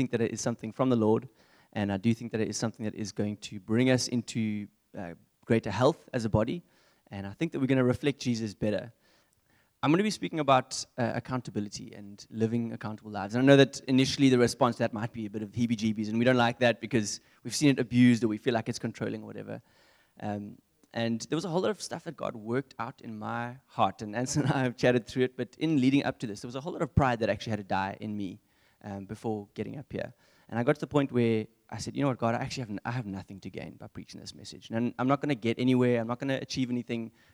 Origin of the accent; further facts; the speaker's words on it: Port Elizabeth, Eastern Cape, South Africa; But I grew up in Port Elizabeth. I was a little chokerki growing up in the Storehouse Church.